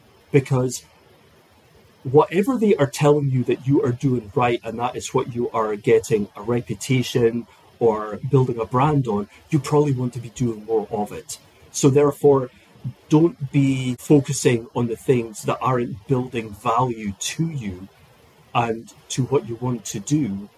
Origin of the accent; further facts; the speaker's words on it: Scotland, United Kingdom; I grew up in Scotland, and I went to architecture school in Aberdeen, Robert Gordon University, Scott Sutherland School of Architecture.